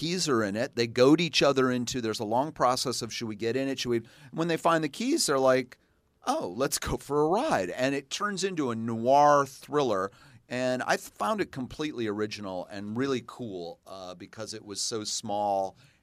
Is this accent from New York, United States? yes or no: yes; New York, United States; and I'm from New York.